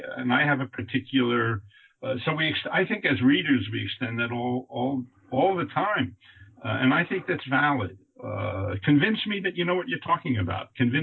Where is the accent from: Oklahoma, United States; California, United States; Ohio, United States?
California, United States; Hollywood; I'm from Hollywood